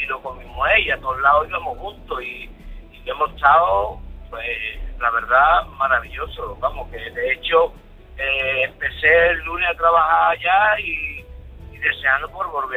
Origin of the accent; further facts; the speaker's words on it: Seville, Andalusia, Spain; Yo soy de Sevilla, pero soy camionero y ando por toda España.